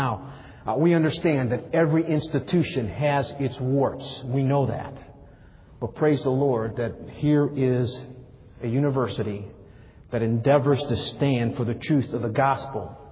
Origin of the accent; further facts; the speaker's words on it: Chicago, Illinois, United States; I remember, I come from Chicago, grew up in the ghettos of Chicago.